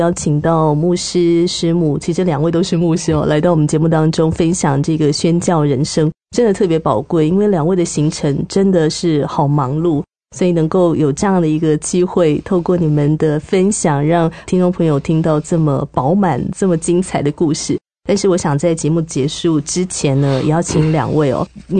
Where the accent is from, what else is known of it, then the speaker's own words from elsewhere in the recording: Taiwan; 我想也是把我们台湾人的爱心哦，就是带去不同的地方，